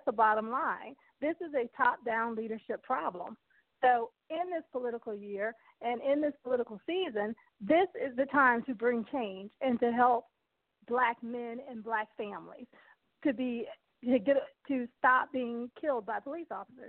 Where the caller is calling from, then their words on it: Orlando, Florida, United States; I'm calling from Orlando, Florida.